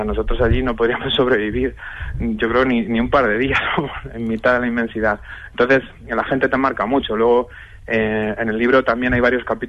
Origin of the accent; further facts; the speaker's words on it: Toledo, Castilla-La Mancha, Spain; bueno, es mi tierra, por supuesto, yo soy toledano